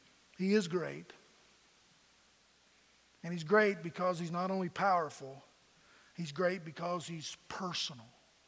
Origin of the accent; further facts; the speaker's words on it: Pennington Gap, Virginia, United States; I was born and raised in Lee County, Virginia, Pennington Gap.